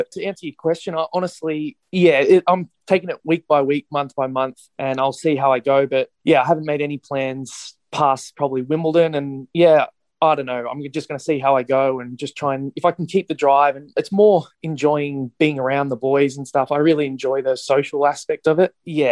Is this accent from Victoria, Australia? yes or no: no; Sydney, New South Wales, Australia; I'm from Sydney